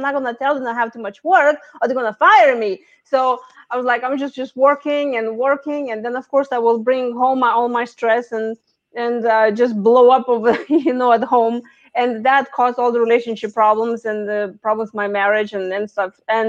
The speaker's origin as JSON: {"language": "English", "country": "Lithuania", "moved": "yes", "said": "So I came from Lithuania 20 years ago. And I came of thinking I probably will not stay. I will be just like a little tourist first. But then I realized, well, that's a great land of opportunities. And then my parents came along."}